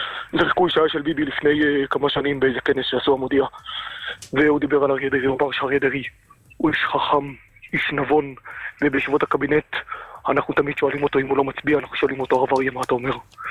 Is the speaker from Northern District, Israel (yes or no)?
no; Beitar Illit, West Bank, Israel; אני מביתר.